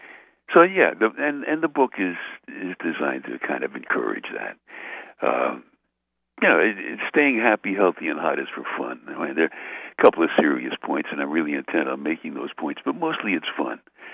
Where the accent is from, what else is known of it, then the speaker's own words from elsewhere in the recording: Brooklyn, New York, United States; Now, you know, I'm from Brooklyn, so I turned the radio on, and it was on WNEW in New York.